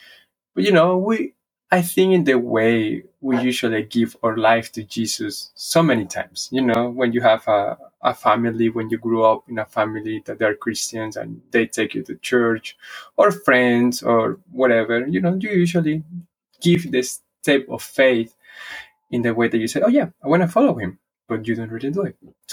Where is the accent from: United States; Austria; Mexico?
Mexico; Villahermosa, Tabasco; Well, I grew up in Villahermosa, Tabasco, Mexico. I was there the most of the time until I turned maybe 18 years old. When I moved to a different city